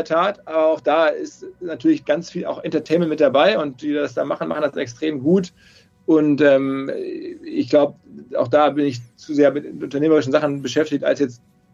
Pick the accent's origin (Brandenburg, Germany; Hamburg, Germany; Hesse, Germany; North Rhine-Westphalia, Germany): North Rhine-Westphalia, Germany; Ich bin aus dem Ruhrgebiet